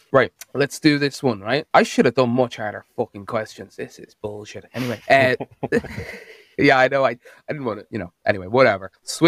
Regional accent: Ireland; now in United Kingdom; Yeah, I live in Scotland. I'm Irish, but I live in Scotland.

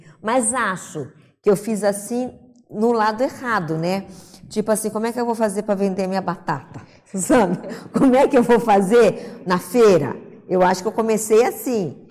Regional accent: Barbacena, Minas Gerais, Brazil; Quando eu era pequena, lá em Barbacena

